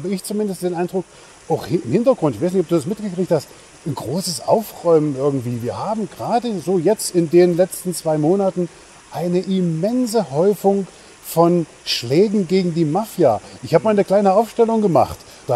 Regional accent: Czechia; German is a second language; Bei uns in Tschechien gibt es dieselben Firmen wie bei euch.

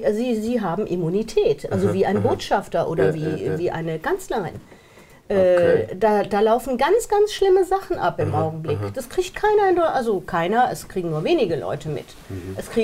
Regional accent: Germany; ich bin zwar auch Deutsche, aber die Deutschen sind traumatisiert. Ich bin im Ausland aufgewachsen.

